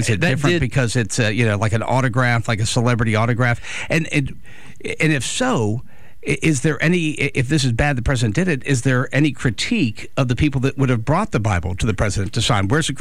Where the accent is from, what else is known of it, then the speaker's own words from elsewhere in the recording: Appalachia, United States; I come from I come from Appalachian farming folk.